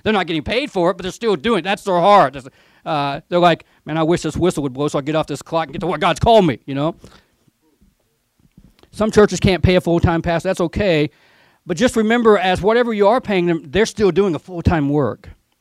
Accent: Georgia, United States; now in California, United States; I grew up in Georgia, and I'm looking for still the weird stuff, because in Georgia we have a stereotype of California

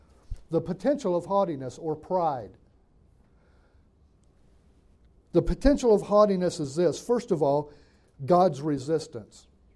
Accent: Alabama, United States; And I grew up in Northwest Alabama. We have hills there, but we don't have a lot of mountains, okay?

